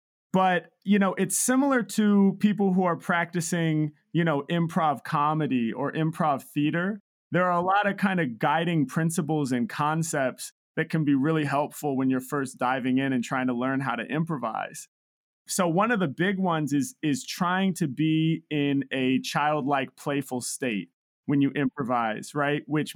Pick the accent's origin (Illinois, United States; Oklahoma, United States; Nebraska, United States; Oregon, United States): Oregon, United States; Portland; growing up in Portland, Oregon, which is where I'm from.